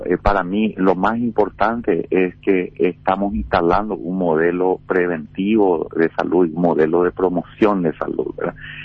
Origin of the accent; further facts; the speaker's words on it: Paraguay; como ciudadano paraguayo